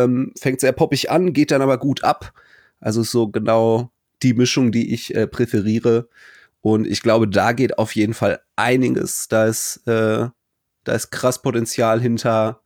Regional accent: Cologne, North Rhine-Westphalia, Germany; für mich als Kölner

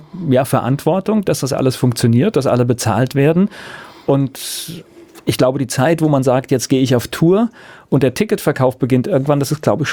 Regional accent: Germany; Essen gehen in der Schweiz. Als Deutscher, das ist echt ein, da kriegst du die Krise.

